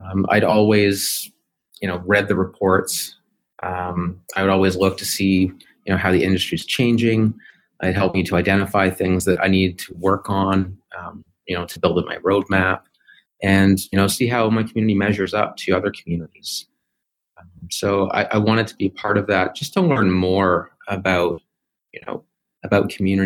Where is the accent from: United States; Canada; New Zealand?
Canada; Toronto, Ontario; I mean, I'm from Toronto, so it was pretty comfortable.